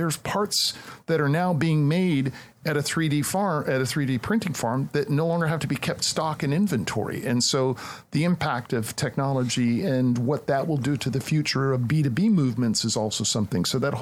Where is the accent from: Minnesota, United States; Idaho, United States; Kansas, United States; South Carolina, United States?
Minnesota, United States; Edina; I grew up in Minneapolis, Minnesota, a suburb called Edina. And in my high school, everyone was Scandinavian, right?